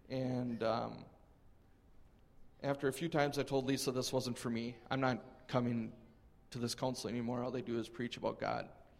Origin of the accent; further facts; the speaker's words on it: Madison, United States; I was born and raised here in Madison.